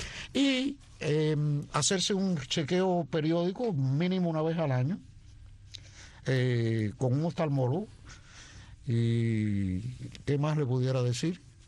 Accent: Cuba; Y ahora que digo eso, como somos cubanos, tengo que decirlo.

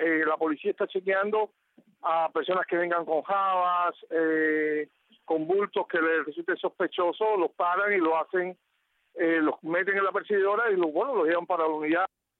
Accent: Havana, Cuba; porque soy de La Habana Vieja y conozco bien todo este problema de Centro Habana también

